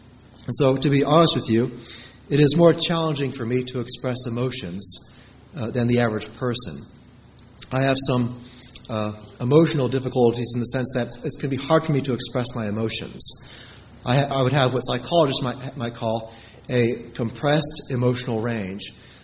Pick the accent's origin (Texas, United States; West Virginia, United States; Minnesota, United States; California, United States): Texas, United States; Friendswood; I grew up in Friendswood, Texas, which is a suburb south of Houston.